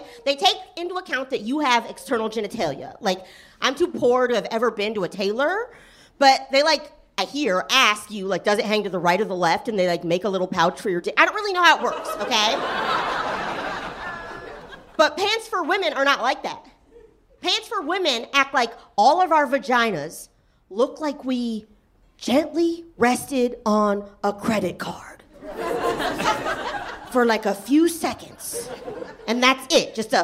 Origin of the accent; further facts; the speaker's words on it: the South, United States; I'm from the South where they want like our vaginas accessible to God or something.